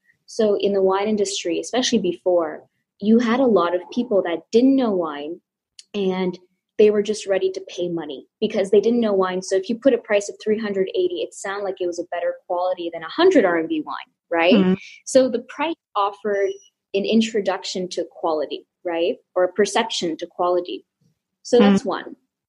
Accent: Canada; I'm originally from Canada.

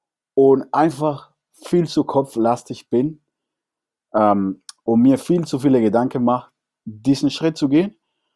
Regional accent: Cuba; now in Germany; ich habe mehr so eine generelle Erinnerung über meine Kindheit in Kuba

